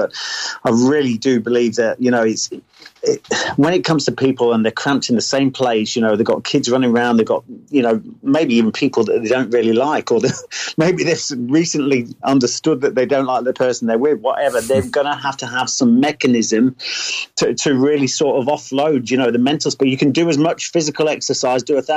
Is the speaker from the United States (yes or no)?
no; Burton upon Trent, West Midlands, United Kingdom; But I'm actually from Burton-on-Trent, just down